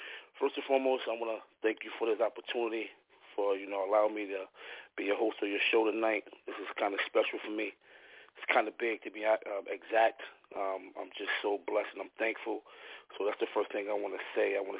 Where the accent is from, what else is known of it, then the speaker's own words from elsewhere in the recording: Passaic, New Jersey, United States; I'm from Passaic, New Jersey. Born and raised in Passaic, New Jersey.